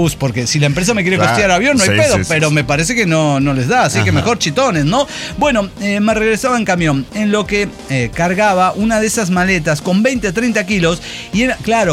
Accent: Guadalajara, Jalisco, Mexico; moved away; also born or lived in Monterrey; Cuando me fui a Monterrey, de Guadalajara a Monterrey

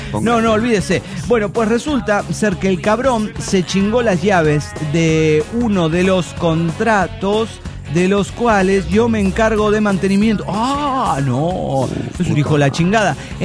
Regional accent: Mexico; now in Montreal, Canada; mexicano Montreal.

